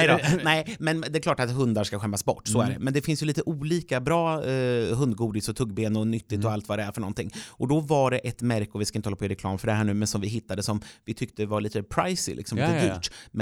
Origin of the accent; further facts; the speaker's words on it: Örebro, Örebro County, Sweden; Örebro där jag kommer ifrån